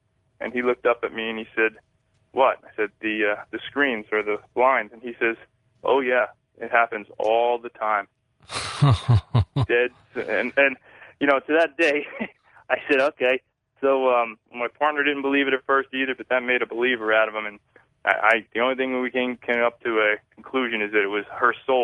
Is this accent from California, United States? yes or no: yes; San Diego, California, United States; I'm from San Diego, California.